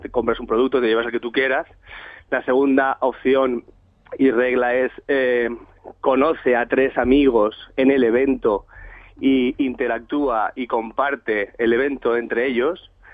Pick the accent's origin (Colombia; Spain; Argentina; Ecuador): Spain; Somos nosotros, los españoles, jóvenes, viejos, mayores